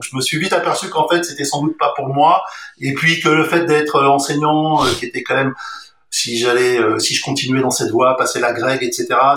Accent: Montreuil, Île-de-France, France; Donc, moi, je suis né à Montreuil, dans le 9-3. c'est là que on vivait, c'est là qu'était l'appartement des parents.

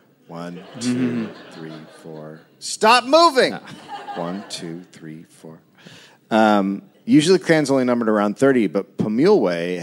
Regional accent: United States; And I'm from America

